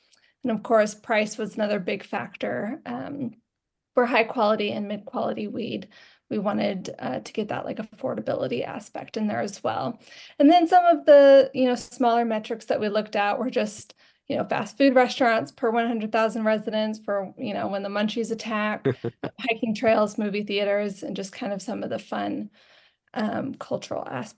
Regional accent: Missouri, United States; I am actually from Missouri, really close to Oklahoma.

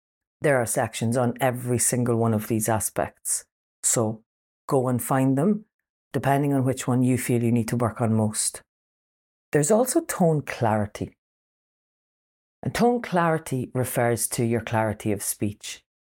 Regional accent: Ireland; Firstly, I'm Irish. Secondly, I'm human.

